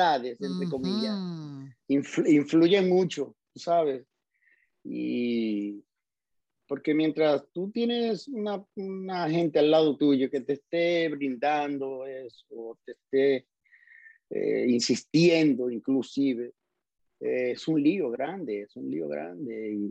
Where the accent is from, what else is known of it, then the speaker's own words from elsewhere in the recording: Cibao, Dominican Republic; vengo de la Sierra, de las entrañas de la Sierra, en el Cibao. Un pueblito rodeado de montañas, tú sabes.